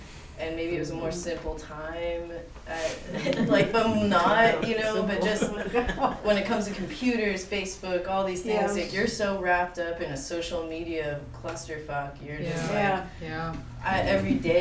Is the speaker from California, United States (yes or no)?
yes; California, United States; I mean, I grew up in Orange County, so I was nowhere near any of this, you know.